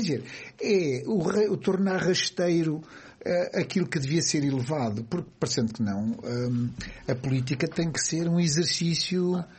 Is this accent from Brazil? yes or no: no; Ribatejo, Portugal; Eu que era professor no Ribatejo, que eu também sou ribatejano nesse aspecto